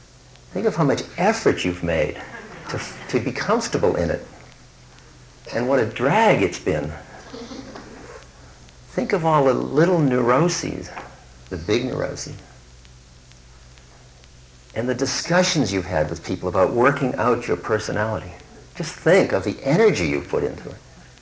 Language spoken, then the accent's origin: English; New England, United States; But I'm a gentleman from New England, you know, and you don't say anything.